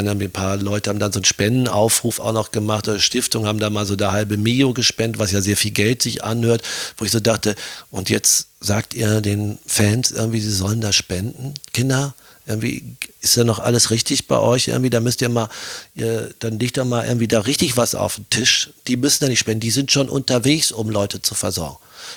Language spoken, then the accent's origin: German; Germany; now in Austria; rede jetzt von mir als Deutscher, als Piefke in Österreich